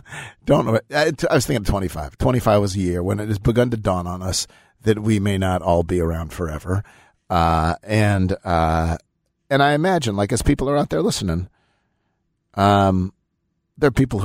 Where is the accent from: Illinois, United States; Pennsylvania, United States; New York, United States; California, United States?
New York, United States; Buffalo; born there; So I was conceived in Boston, born in Buffalo.